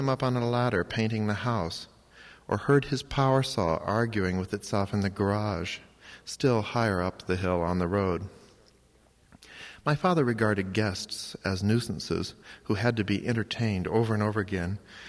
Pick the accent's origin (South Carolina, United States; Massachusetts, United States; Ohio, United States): Ohio, United States; Cincinnati; born there; I was born in Cincinnati, Ohio, and I feel a special affinity for this part of the country.